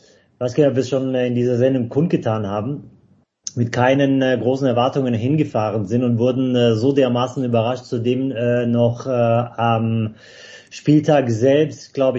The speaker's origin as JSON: {"language": "German", "town": "Stuttgart", "region": "Baden-Württemberg", "country": "Germany", "said": "ich komme ja aus Stuttgart"}